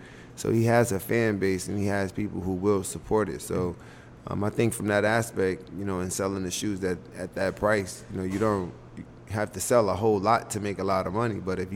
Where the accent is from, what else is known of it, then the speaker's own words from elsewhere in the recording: United States; I mean, I'm from America.